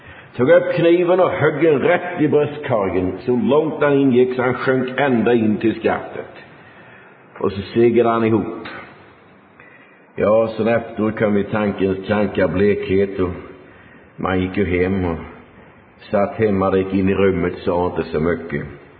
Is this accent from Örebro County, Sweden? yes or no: no; Huskvarna, Jönköping County, Sweden; born there; jag var ju född här i Sverige, Huskvarna.